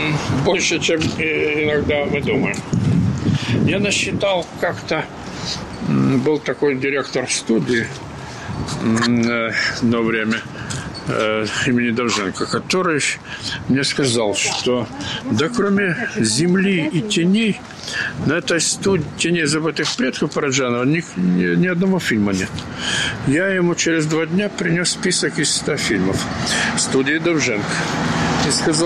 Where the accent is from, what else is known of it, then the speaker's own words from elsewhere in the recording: Ukraine; Как это я, украинец, должен отказаться от одного из лучших поэтов Украины?